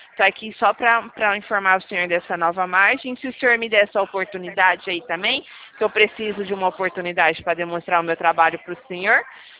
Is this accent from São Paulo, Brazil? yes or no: yes; Presidente Prudente, São Paulo, Brazil; Eu sou de Presidente Prudente.